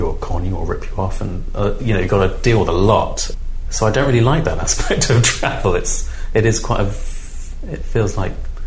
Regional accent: Lewisham, London, United Kingdom; I live in Peckham. I grew up in Lewisham.

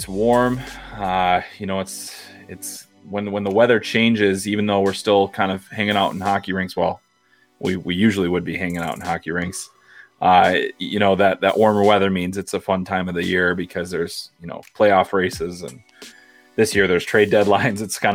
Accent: Chicago, Illinois, United States; My dad was into hockey, and I grew up in Chicago, and so obviously the Blackhawks were a big deal, especially in the, I grew up in the 80s and 90s

